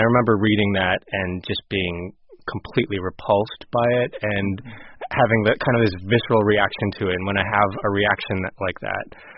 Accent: North Dakota, United States; moved away; I was raised in North Dakota and I understood, you know, early on that I was different.

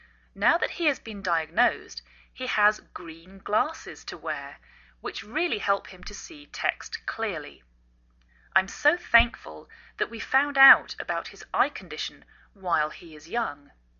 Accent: England, United Kingdom; now in United States

